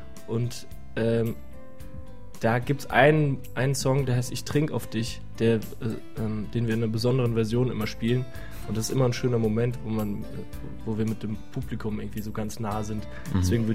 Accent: Winnweiler, Rhineland-Palatinate, Germany; now in Berlin, Germany; Naja, ich komme ja aus der Pfalz, aus einem kleinen Dorf in der Nähe von Kaiserslautern, aus Winnweiler. Und das ist meine Heimat. Ich wohne allerdings schon seit 10 Jahren in Berlin. Und das ist mein Zuhause.

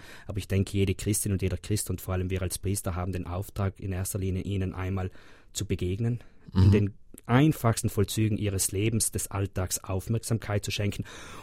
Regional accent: St. Martin in Passeier, Trentino-Alto Adige, Italy; Ich werde am Nachmittag nach St. Martin in Passaier in meine Heimat fahren.

